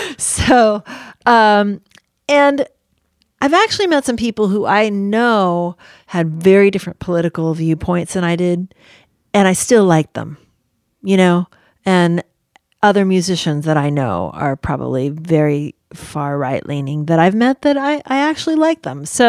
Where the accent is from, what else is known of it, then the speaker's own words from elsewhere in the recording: San Francisco, California, United States; my dad's Filipino, my mom's English-Irish. My step-grandma is African-American, and I was raised in San Francisco with hippies and gay people and all kinds of stuff going on.